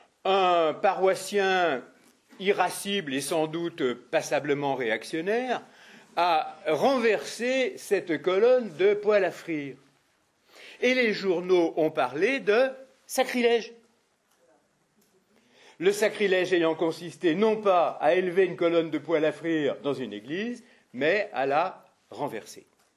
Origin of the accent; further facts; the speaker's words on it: Lyon, Auvergne-Rhône-Alpes, France; ou par exemple à Lyon, puisque je viens de Lyon